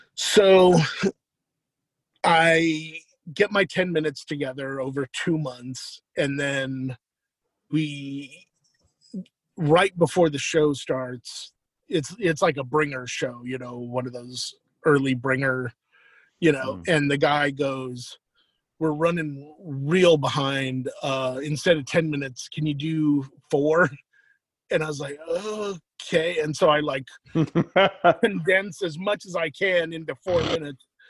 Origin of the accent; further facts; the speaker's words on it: Colorado, United States; And she goes, no, idiot, where are you from? And I was like, Colorado.